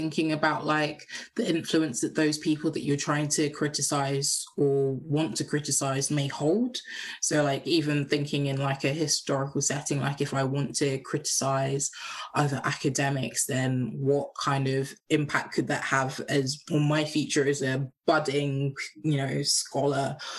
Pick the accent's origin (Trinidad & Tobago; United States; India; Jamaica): Trinidad & Tobago; also born or lived in Nigeria; I'm both Trinidadian and Nigerian